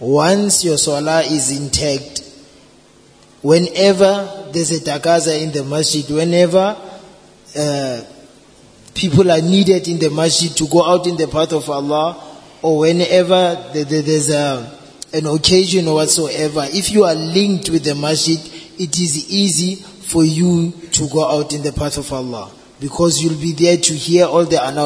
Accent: Empangeni, KwaZulu-Natal, South Africa; also born or lived in Sebokeng; I'm from Madlankala, which is in Empangeni. Originally, I was born in Sebokeng, which is in Johannesburg. And when I embraced Islam, it was 2003.

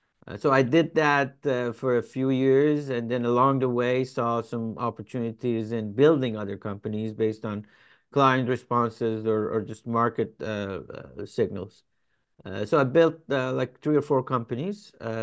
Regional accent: Iran; English is a second language; now in United States; So I'm an immigrant in United States, and I came from the Middle East. I came from Iran good bit ago.

